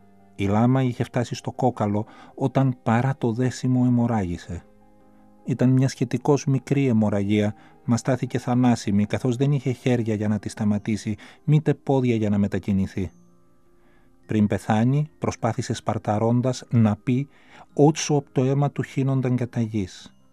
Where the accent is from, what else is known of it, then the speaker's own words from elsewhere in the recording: Thessaloniki, Central Macedonia, Greece; Γεννήθηκα στη Θεσσαλονίκη το 1970. Τα χρόνια της πρώτης εφηβείας μου τα πέρασα στην Άνω Τούμπα της Θεσσαλονίκης, όπου πήγα και στο σχολείο. Σπούδασα στη νομική σχολή του Αριστοτελείου Πανεπιστημίου Θεσσαλονίκης.